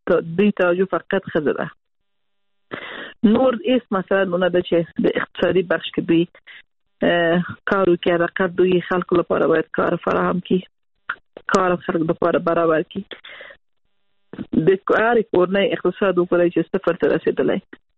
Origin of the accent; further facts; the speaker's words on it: Afghanistan; زه ما زه لکه د یو افغان په حیث ما هیله دغه دی چې طالبان باید داسې یو لاره دوی افغانان ته برابر کړي چې خلک دلته زړه ټینګ کړي په افغانستان کې پاتې شي.